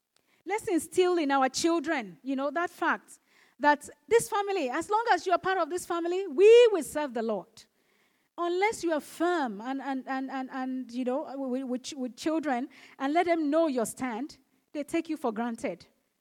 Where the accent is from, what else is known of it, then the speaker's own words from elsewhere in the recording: Nigeria; My husband went back home in December. We are originally from Nigeria. And he went to visit my parents.